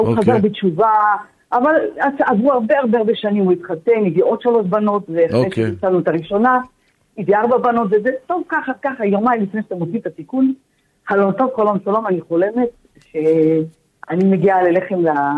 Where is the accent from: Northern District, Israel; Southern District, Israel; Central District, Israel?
Southern District, Israel; Ashkelon; now in Jerusalem, Israel; אני מאשקלון, ואני נמצאת פה בירושלים.